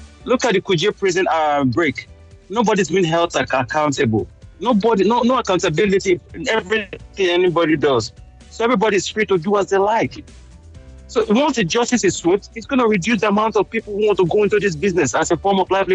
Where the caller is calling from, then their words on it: Michigan, United States; I'm calling from Michigan.